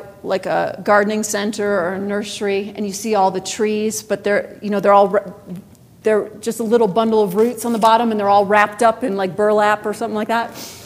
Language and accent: English; New York, United States; where I grew up in Western New York, we have water everywhere.